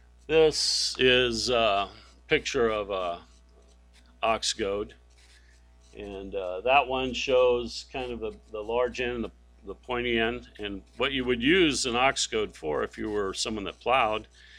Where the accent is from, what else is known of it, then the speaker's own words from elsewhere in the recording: Philippines; where I grew up in the Philippines, I actually helped a farmer with his water buffalo